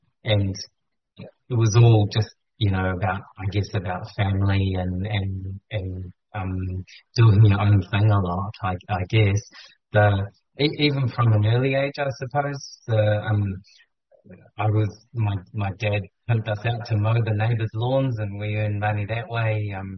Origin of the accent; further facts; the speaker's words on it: Wellington, New Zealand; But I grew up here in Wellington with my mum and dad and two brothers.